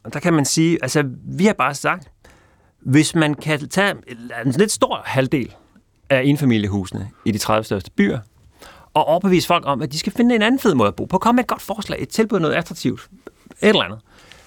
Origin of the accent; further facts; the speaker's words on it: Copenhagen, Capital Region of Denmark, Denmark; jeg voksede op i København i 80'erne.